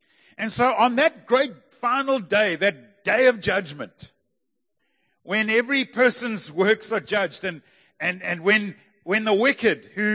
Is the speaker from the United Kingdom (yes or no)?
no; Pietermaritzburg, KwaZulu-Natal, South Africa; I come from Maritzburg. We just Sleepy Hollow. It's all chilled. Everybody's relaxed.